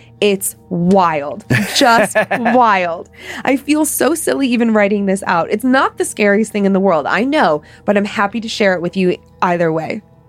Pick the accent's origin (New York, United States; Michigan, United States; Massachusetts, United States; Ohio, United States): New York, United States; Watertown; A lot of locals here have a get out of my hometown attitude, but I love it here.